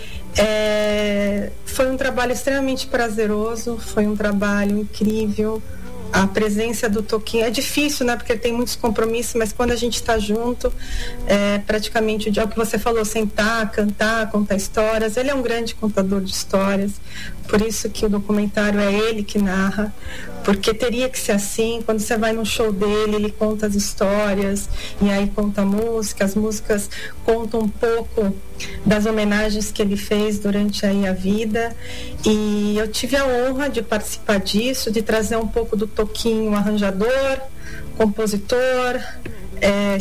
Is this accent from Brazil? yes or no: no; Italy; Sabe que eu sou italiana, então.